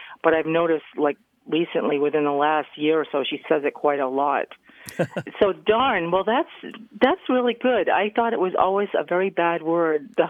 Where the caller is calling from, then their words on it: New Bedford, Massachusetts, United States; I am from New Bedford, Massachusetts.